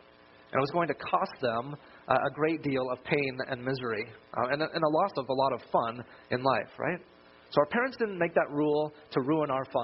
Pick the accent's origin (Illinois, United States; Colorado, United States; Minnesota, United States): Colorado, United States; moved away as an adult; now in California, United States; I grew up in Colorado, but then came out here to California to go to the Master's College, and then went up to seminary for 7 years.